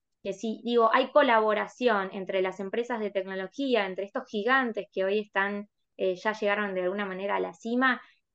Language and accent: Spanish; Argentina; a mí, como argentina, me llena de orgullo